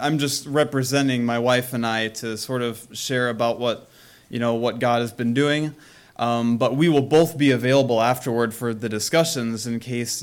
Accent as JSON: {"language": "English", "region": "Ohio", "country": "United States", "said": "when you're outside of this state or this region and you say I'm from Ohio"}